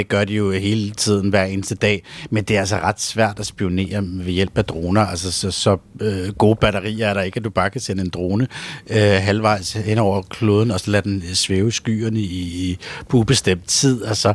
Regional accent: China; now in Denmark; Kina, altså Folkerepublikken, mit gamle hjemland

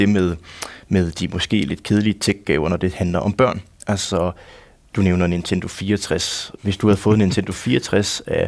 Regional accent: North Denmark Region, Denmark; det var måske så tæt på dukkehus, man måtte lege som dreng i Nordjylland

